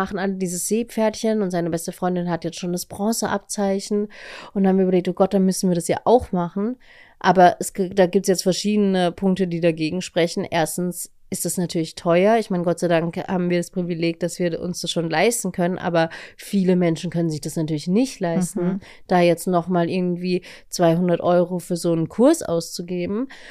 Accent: Vienna, Austria; bei uns in Wien

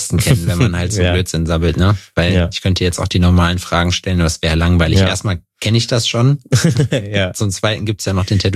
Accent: North Rhine-Westphalia, Germany; Nordrhein-Westfalen, wo ich herkomme

